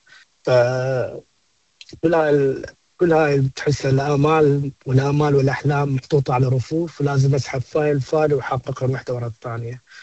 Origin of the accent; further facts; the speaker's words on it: Iraq; احنا كعراقيين وكعرب تحديدا